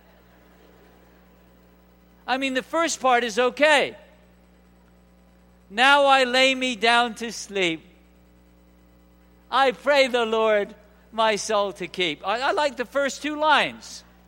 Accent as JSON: {"language": "English", "region": "England", "country": "United Kingdom", "tie": "born there", "accent": "British", "said": "I sang it with a British accent because I was born in England."}